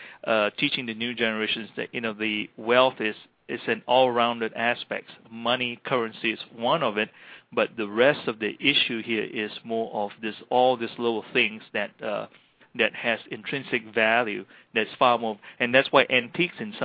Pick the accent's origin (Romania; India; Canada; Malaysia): Malaysia; now in United States; I mean, because, and of course, I was growing up in Malaysia.